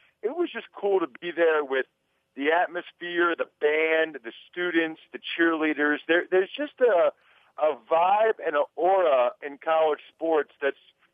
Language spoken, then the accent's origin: English; Reading, Pennsylvania, United States; You know, nobody in my family ever did anything like that. I'm from Reading, Pennsylvania.